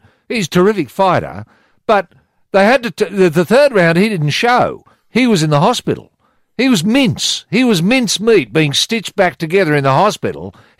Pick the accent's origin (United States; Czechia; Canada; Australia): Australia; You know, that's the attitude you got. I'm an Aussie.